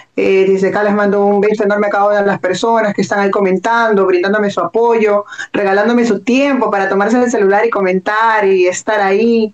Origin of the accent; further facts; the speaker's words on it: Huacho, Lima, Peru; yo soy natural de la Caleta de Cariquín, del norte de Chico de Huacho.